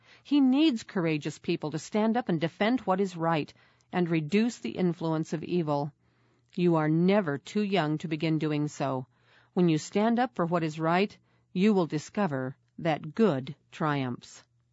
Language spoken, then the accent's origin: English; South Africa; I grew up in South Africa. South Africa has wonderful game parks where wild animals such as lions, elephants, giraffes, and zebras roam free.